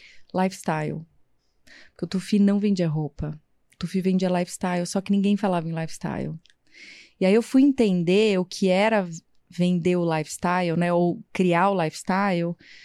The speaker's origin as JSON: {"language": "Portuguese", "town": "Ribeirão Preto", "region": "São Paulo", "country": "Brazil", "said": "Olha, eu acho que eu sou de Ribeirão, né? Ribeirão Preto."}